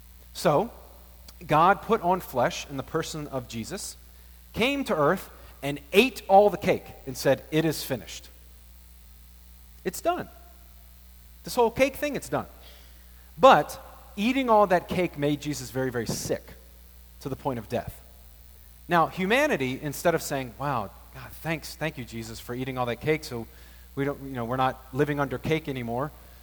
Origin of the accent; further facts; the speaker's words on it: Slidell, Louisiana, United States; sayings from my pastor that I grew up with in First Methodist in Slidell